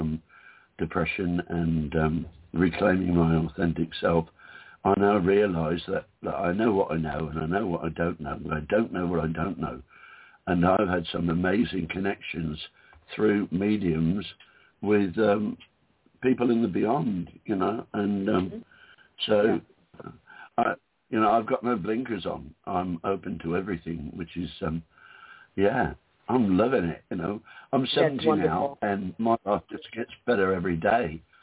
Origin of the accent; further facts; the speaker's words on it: Taplow, South East England, United Kingdom; born there; 1952 in the Canadian Red Cross Hospital in Taplow, which is in England, in Buckinghamshire.